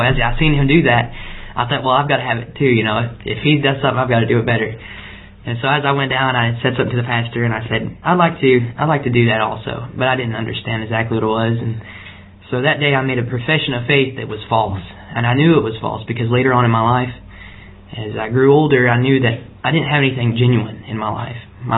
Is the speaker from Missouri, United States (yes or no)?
no; Somerset, Kentucky, United States; I'm from Somerset, Kentucky.